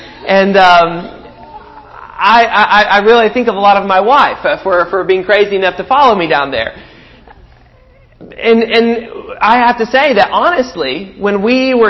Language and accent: English; Texas, United States; also born or lived in Guatemala; I'm not a Philadelphia. I'm not from the Northeast. I'm a Texas boy. And now to go from Guatemala up to Philadelphia, I have to say, honestly, I am terrified.